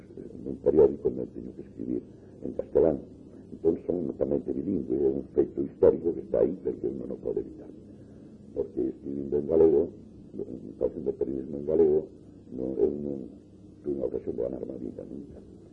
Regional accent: Galicia, Spain; O meu galego é o galego do meu entorno de neno, é o galego que falaba a miña nai, é o galego que falaba, entón o meu povo falaba todo o mundo galego

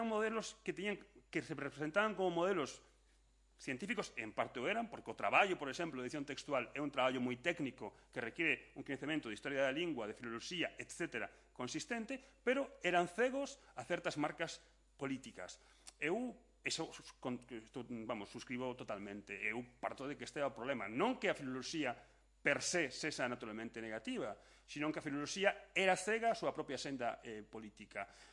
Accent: United States; igual que son americano

